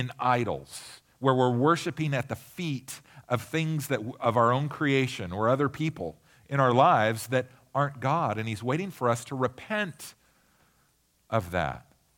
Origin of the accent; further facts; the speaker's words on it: Pacific Northwest, United States; I was raised by hippies in the Northwest, so you know we recycle trees.